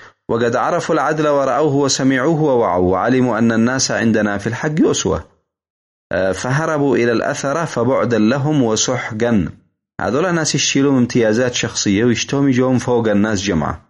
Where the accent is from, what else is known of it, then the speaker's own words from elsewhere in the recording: Yemen; مثل ما كان يسوي النظام السابق عندنا في اليمن.